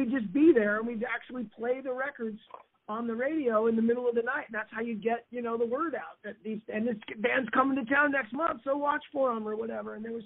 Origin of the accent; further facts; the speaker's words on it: San Francisco, California, United States; hey, we're from San Francisco. I got some guys from bands here.